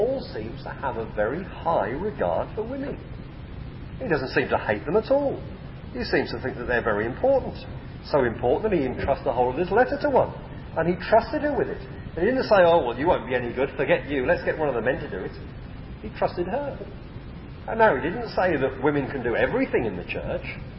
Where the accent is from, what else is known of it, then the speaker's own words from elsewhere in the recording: England, United Kingdom; Of course, we're English, or in one or two exceptions, we're Welsh.